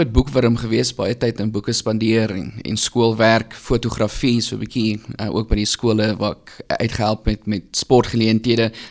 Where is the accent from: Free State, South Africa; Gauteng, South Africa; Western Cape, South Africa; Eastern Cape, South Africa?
Gauteng, South Africa; Benoni; now in Oshakati, Namibia; Ja, ek kom van Benoni af. Ek en my vrou, oorspronkelijk al die jare daar groot geword, school gegaan, alles. En na Benoni natuurlijk gaan studeer in Potch, en nou is ons hier.